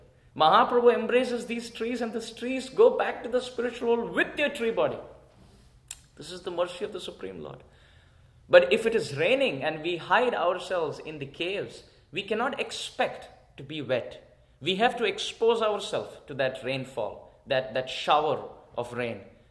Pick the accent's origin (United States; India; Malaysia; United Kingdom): India; I'm an Indian. I still complain.